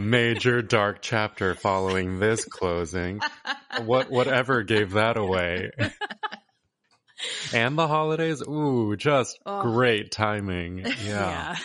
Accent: California, United States; I felt like I, as a Korean American born and raised in California, had very little knowledge or training or access to my heritage

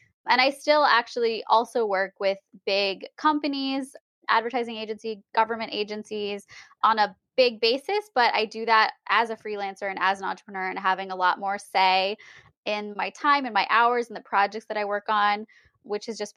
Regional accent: United States; born there; I also think that just being American and having been born in America

